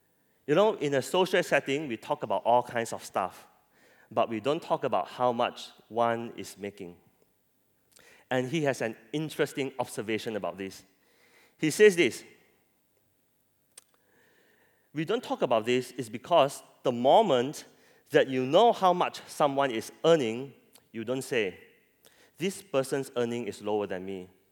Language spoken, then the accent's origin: English; Penang, Malaysia; You know, I'm from Penang, and Penang people is infamous for being giam siap.